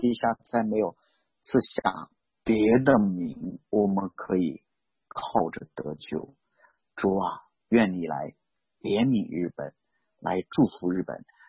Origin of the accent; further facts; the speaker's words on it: China; 我来自中国什么什么什么什么分享哦